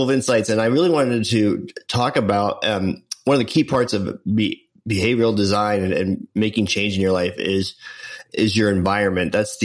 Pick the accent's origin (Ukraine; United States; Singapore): United States; Pittsburgh, Pennsylvania; And I'm from Pittsburgh area.